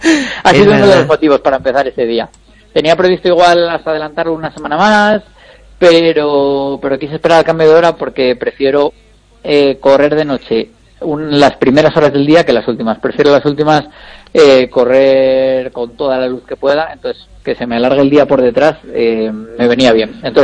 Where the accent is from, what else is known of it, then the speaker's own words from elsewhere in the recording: León, Castile and León, Spain; sobre todo de la zona de León, que es de donde yo soy